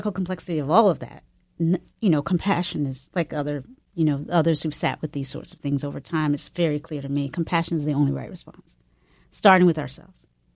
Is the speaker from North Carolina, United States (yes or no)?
yes; North Carolina, United States; also born or lived in Virginia; growing up in North Carolina and Virginia, where in the particular places that I lived at that time, we didn't hear a lot of different languages around us.